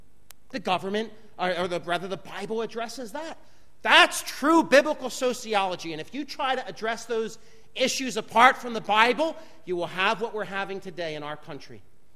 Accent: United States; now in Liberia; I believe in America, as an American, in the Second Amendment.

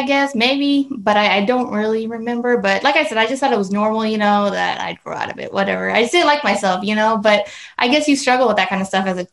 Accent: Casa Grande, Arizona, United States; Well, Pastor, I grew up here in Casa Grande, born and raised.

